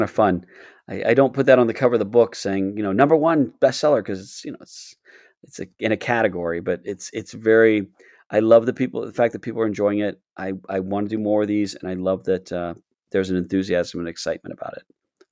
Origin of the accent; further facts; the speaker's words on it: Joppa Town, Maryland, United States; also born or lived in Baltimore; I grew up in Baltimore and Joppa Town. Joppa Town, literally went to school in Joppa Town from kindergarten to senior in high school.